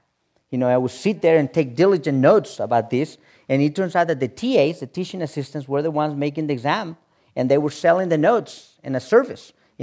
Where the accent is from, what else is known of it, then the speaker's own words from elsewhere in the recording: Mexico; I said, all proud of myself, I said, I'm from Mexico.